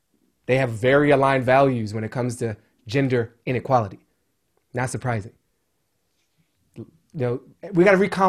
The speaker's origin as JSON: {"language": "English", "town": "Washington", "region": "District of Columbia", "country": "United States", "tie": "born or raised there", "said": "I was born in 1977. I grew up in Columbia Heights in Washington, D.C."}